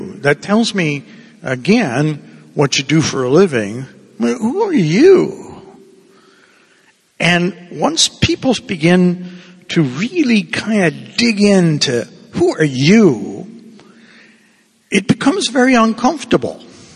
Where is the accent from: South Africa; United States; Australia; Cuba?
Cuba; Okay? That I'm originally from Cuba, so my name is Spanish.